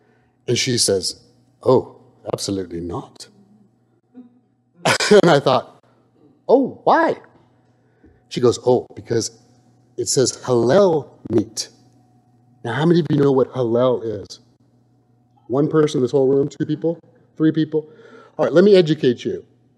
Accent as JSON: {"language": "English", "town": "Huntington Beach", "region": "California", "country": "United States", "tie": "born or raised there", "also_born_or_lived": "England", "said": "at one point in my life, I lived in England, and I came from Huntington Beach. I'm born and raised here, and so I was very much naive to a lot of the world."}